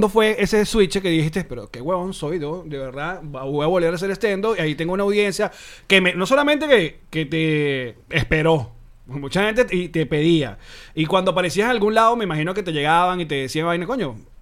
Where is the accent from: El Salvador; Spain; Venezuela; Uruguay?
Venezuela; Y eso todavía a mí me parece gracioso. A mí como venezolano.